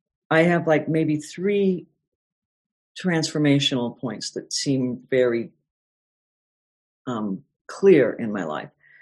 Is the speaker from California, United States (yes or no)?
no; Colorado, United States; I was born in Colorado, and we lived in Colorado for a long time, and I just really wanted to get back to Colorado.